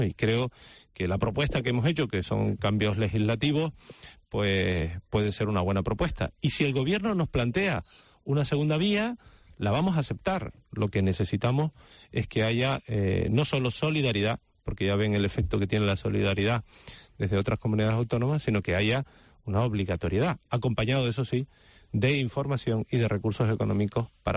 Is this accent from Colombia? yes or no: no; Canary Islands, Spain; como somos Canarias, pues sucede lo que está sucediendo